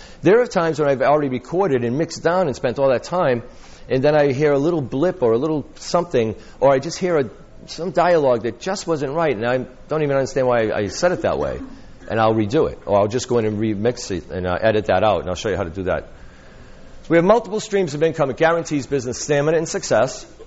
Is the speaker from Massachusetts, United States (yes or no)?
yes; Boston, Massachusetts, United States; I'm sorry, I'm from Boston. I'm supposed to say harder.